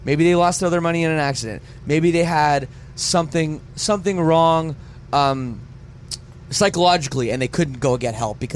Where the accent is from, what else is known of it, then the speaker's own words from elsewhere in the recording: Canada; We were talking about I'm from Canada, she's from America